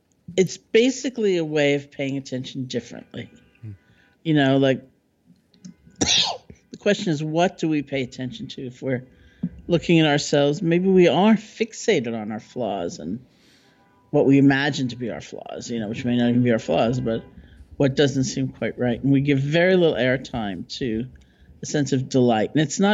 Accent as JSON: {"language": "English", "region": "New York", "country": "United States", "said": "I said I'm a New Yorker. I'm kind of cynical."}